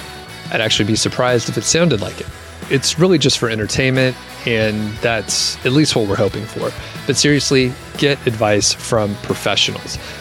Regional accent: Atlanta, Georgia, United States; I'm from Atlanta originally, so I have been around often in the Southeast.

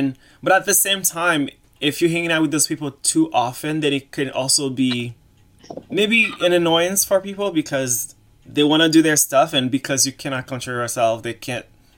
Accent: Boston, Massachusetts, United States; also born or lived in New York; when I moved to New York, even I'm from Boston, when I used to hang out with people

